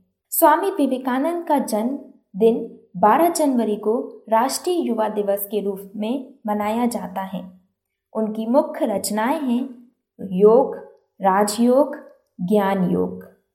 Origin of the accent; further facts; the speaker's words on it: Madhya Pradesh, India; मैं मध्य प्रदेश से हूँ। मैं अभी बरकतुल्ला यूनिवर्सिटी में बीए ऑनर्स ज्योग्राफी की स्टूडेंट हूँ।